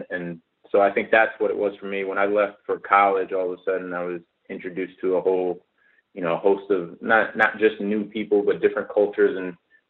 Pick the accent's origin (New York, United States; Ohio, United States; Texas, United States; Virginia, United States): Virginia, United States; Norfolk; also born or lived in California; I was born in California. We moved to Norfolk when I was probably like 3 or so